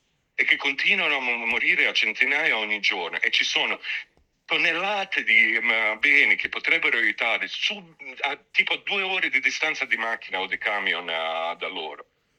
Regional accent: Bosnia & Herzegovina; Ma non lo so, cioè io sono bosniaco

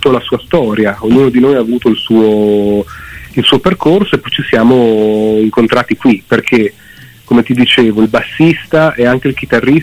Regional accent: Piedmont, Italy; veniamo dalla provincia di Cuneo, anche noi.

